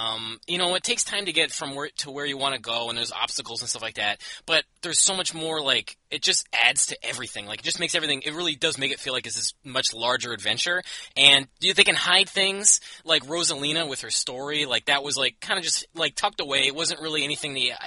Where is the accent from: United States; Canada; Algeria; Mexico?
Canada; I'm from Canada, can I get the coin?